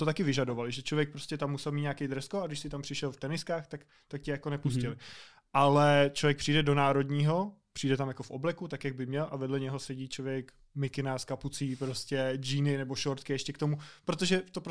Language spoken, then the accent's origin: Czech; Kladno, Central Bohemian Region, Czechia; my jsme původně z Kladna